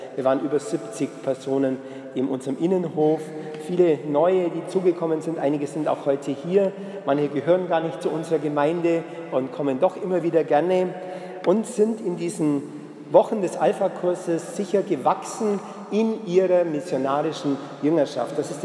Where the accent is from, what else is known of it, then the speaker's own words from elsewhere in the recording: Bavaria, Germany; wenn wir als Allgäuer dann eben plötzlich vielleicht nach Franken oder gar nach noch nördlichere Gebiete gehen müssten